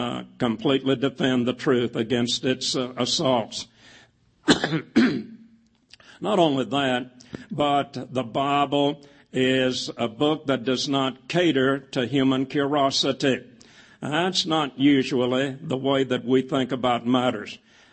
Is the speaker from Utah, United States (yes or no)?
no; Lansing, Michigan, United States; I remember that he came to my hometown of Lansing, Michigan. My folks were living in that Michigan city at that time.